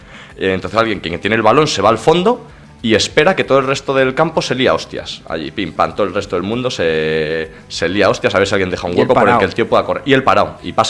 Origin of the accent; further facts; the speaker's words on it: Castile and León, Spain; yo soy de un pueblo de Valladolid que tiene menos de 100 habitantes